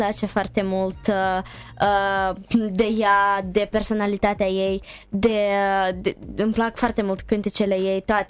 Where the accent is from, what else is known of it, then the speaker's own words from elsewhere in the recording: Chișinău, Moldova; born there; am 12 ani și m-am născut în Chișinău, Moldova.